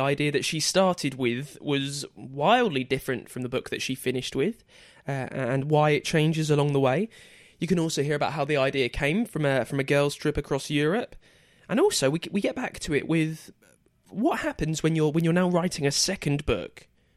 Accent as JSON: {"language": "English", "country": "United Kingdom", "said": "I'm British as well."}